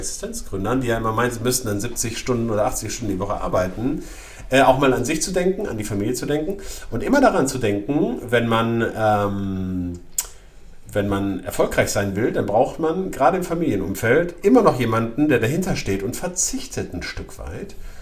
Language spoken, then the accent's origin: German; North Rhine-Westphalia, Germany; weil ich komme ja aus dem Ruhrgebiet.